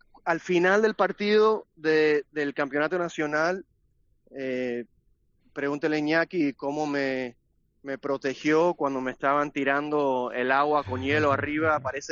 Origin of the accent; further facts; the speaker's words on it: United States; Siendo americano, es un sueño ganar los NCAAs, el torneo nacional universitario, y los americanos sueñan de eso desde chiquito.